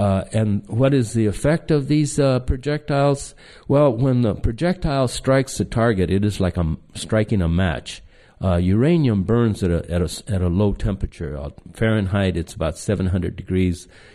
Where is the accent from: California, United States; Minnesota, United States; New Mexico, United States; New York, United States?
New Mexico, United States; Socorro; next to my hometown, little town of Socorro?